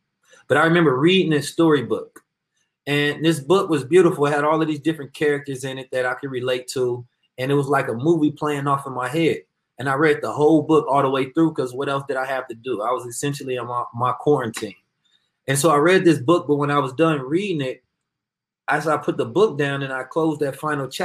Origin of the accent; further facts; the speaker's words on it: Oakland, California, United States; So a little background on me. I am from Oakland, California.